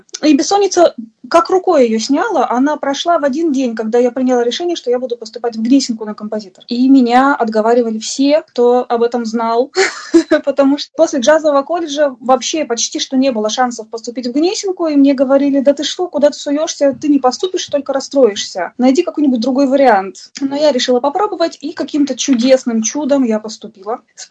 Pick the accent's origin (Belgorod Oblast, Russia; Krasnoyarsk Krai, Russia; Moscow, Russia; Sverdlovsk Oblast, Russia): Sverdlovsk Oblast, Russia; Yekaterinburg; Да, я родилась и выросла в Екатеринбурге, получила высшее образование в Екатеринбурге